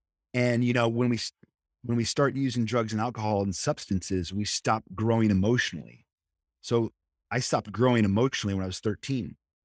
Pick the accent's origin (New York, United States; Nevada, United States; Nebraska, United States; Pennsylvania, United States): Nebraska, United States; moved away as an adult; now in San Diego, United States; And I grew up in the Midwest. I'm from Nebraska, played baseball in Kansas. And then I packed up all my stuff and moved to San Diego, August 16th, 2002.